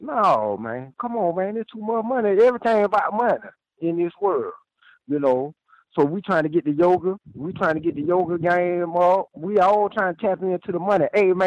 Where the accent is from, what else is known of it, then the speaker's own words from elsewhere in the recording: Houston, Texas, United States; I'm from Houston, man, but I'm calling from San Antonio.